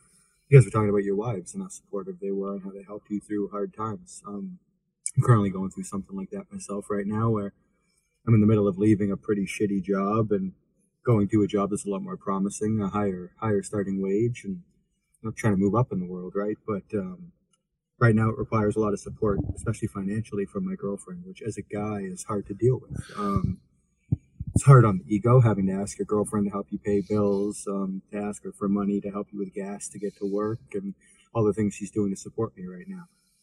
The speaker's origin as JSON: {"language": "English", "country": "Canada", "said": "I'm from Canada."}